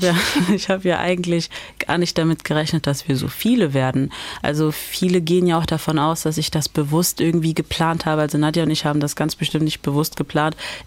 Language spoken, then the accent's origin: German; Mainz, Rhineland-Palatinate, Germany; warum reicht es Ihnen oder dir nicht, dass ich einfach sage, dass ich aus Mainz komme?